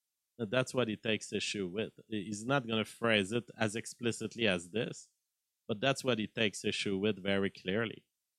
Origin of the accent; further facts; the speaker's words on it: Canada; I'm not a member of it because I'm a Canadian.